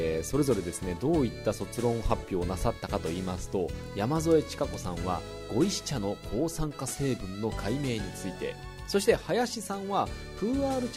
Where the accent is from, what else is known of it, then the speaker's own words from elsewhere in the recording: Kochi, Japan; 僕なんかはこの高知出身ですから、もう見慣れに見慣れた自然なんですけど